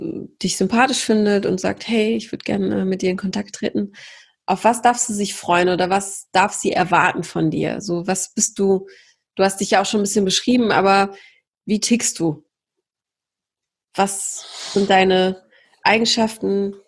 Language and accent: German; Poland; Ich komme ja aus Polen. Also Polen kenne ich ganz gut